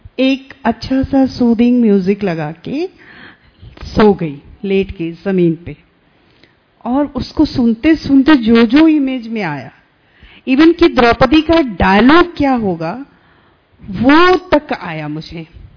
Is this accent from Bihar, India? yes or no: yes; Gaya, Bihar, India; मैं बिहार से हूँ, गया नवादा से, गया जहाँ बुद्ध को ज्ञान प्राप्त हुआ।